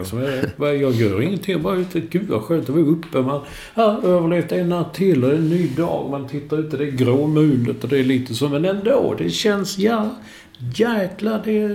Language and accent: Swedish; Malmö, Skåne, Sweden; Där jag växte upp i Malmö, det var liksom ett sånt kvarter, så var det 4 gårdar till